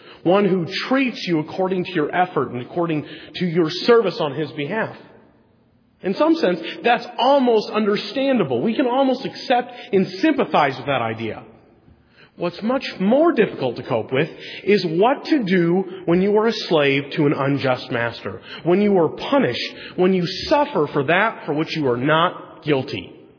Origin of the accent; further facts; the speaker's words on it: Oregon, United States; As a boy growing up, I grew up in Oregon, and I was taught by my dad to watch college football.